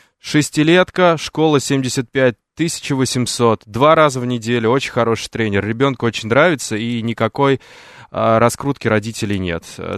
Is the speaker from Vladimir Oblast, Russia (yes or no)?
yes; Vladimir, Vladimir Oblast, Russia; Не, просто Владимир мой родной город